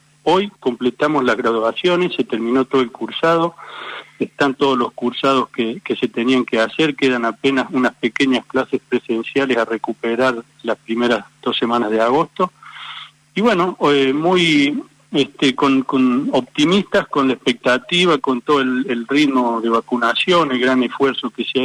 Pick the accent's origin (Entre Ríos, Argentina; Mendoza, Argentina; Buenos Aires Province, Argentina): Buenos Aires Province, Argentina; Bahía Blanca; born there; accent: Córdoba; yo hablo así con este acento neutro oriundo de Córdoba, pero soy nacido en Bahía Blanca